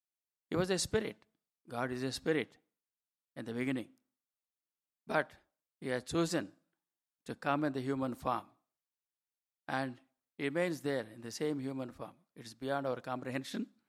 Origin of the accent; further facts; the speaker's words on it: India; accent: Indian; Please excuse me for my Indian accent or Telugu accent.